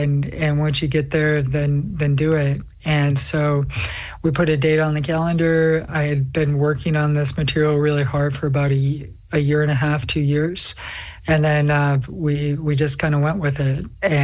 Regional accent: Minnesota, United States; So I grew up as male in Minnesota, and then I transitioned after wrestling.

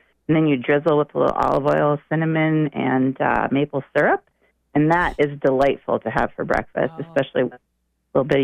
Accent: Wisconsin, United States; born there; Yes, so my parents are from Wisconsin. I was born in Wisconsin

